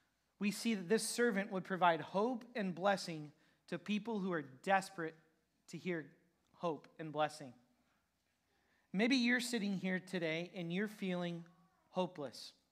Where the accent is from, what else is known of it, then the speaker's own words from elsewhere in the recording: Waterloo, Iowa, United States; born there; I was born in September of 1990 in Waterloo, Iowa at Covenant Hospital.